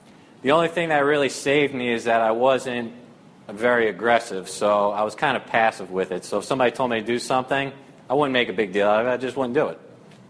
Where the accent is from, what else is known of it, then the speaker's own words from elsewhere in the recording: New Jersey, United States; also born or lived in Staten Island, New York; So I was born in 1984 in Staten Island, New York. My family originates from there. I lived there up until I was the age of 3, and then my family moved to New Jersey, which is where I grew up.